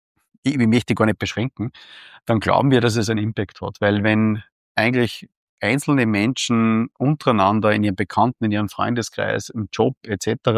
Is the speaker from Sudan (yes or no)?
no; Steyr, Upper Austria, Austria; Ich komme aus Steyr, aus einem Stadtteil, der aus Münichholz, das ist ganz stark arbeiterlastig.